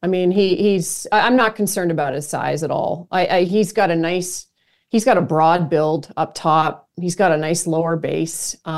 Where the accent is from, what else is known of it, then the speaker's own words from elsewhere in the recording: Canada; also born or lived in Oklahoma / District of Columbia, United States / Florida / California; now in Chicago, United States; I'm originally from Canada. I went to Oklahoma, I went to DC, then down to Florida and over to LA and California. And I ultimately came back to Chicago.